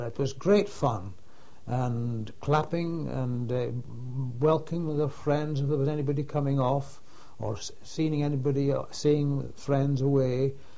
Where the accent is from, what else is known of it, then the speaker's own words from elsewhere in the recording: Scotland, United Kingdom; to me, being a Scot, of course, again, in my school days, we had learned a little bit about